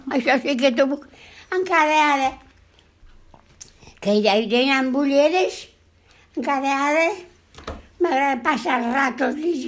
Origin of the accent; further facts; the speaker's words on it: Siurana, Catalonia, Spain; born there; A Siurana.